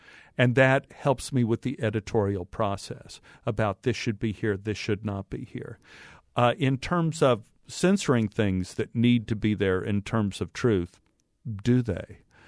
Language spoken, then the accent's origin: English; Texas, United States; For some reason, because of my accent and my Texas upbringing, I tend to shoot in the South